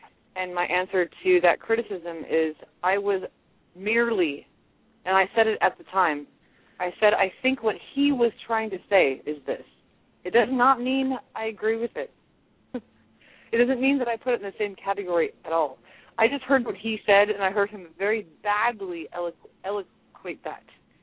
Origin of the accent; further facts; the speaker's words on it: Oakland, California, United States; And I understand, because I grew up in Oakland, so...